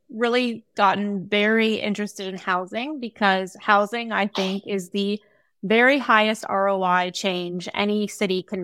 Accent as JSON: {"language": "English", "town": "Huntsville", "region": "Alabama", "country": "United States", "tie": "born or raised there", "also_born_or_lived": "Birmingham, United States / Washington, D.C., United States / San Francisco, United States", "said": "I grew up in Huntsville, a little bit outside in Harvest, Alabama. And then I moved to Birmingham and then D.C. and then San Francisco."}